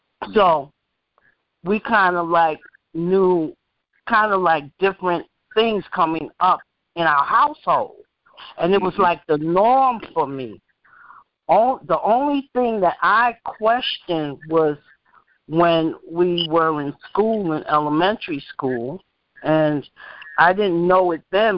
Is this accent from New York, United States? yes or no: yes; Bronx, New York, United States; and I'm a New Yorker. I'm from the Bronx, and we were shipped out to Queens.